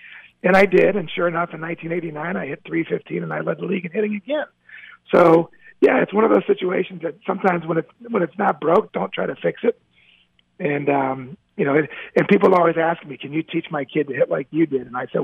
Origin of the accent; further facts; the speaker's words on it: Cincinnati, Ohio, United States; believe it or not, I grew up in Cincinnati, Ohio.